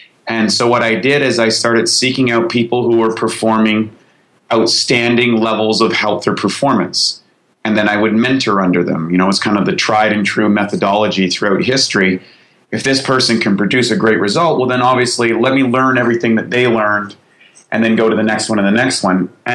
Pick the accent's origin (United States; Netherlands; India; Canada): Canada; I was just a kid growing up in Canada in a very rural area.